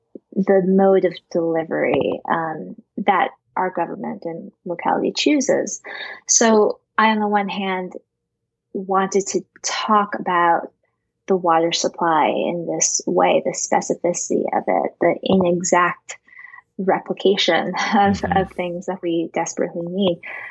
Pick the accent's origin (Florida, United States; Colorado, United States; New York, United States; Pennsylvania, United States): Colorado, United States; growing up in Colorado, where you could say that we're often in a drought